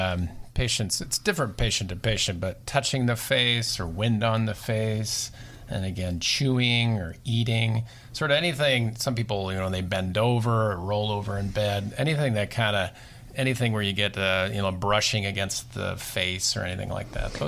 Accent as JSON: {"language": "English", "region": "Nebraska", "country": "United States", "said": "I'm from Nebraska, same problem."}